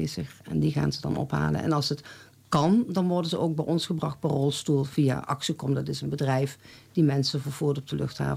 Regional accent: Heerlen, Limburg, Netherlands; Ik heb een opleiding in Zuid-Limburg gedaan, want daar kom ik vandaan uit Heerlen.

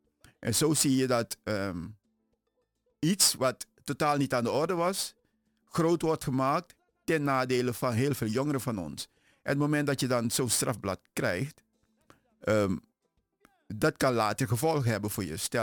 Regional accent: Turkey; Ik ben een Turk en ik heb een hoge functie.

